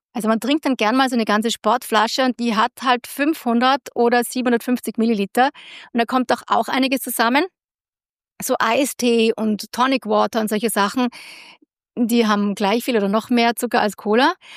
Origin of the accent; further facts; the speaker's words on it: Austria; ich weiß, ich bin Österreicherin.